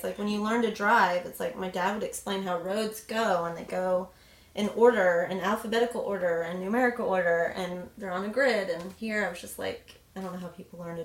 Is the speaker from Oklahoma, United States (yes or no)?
yes; Tulsa, Oklahoma, United States; Okay, I'm from Tulsa, Oklahoma. I am a middle child. I feel like that's important.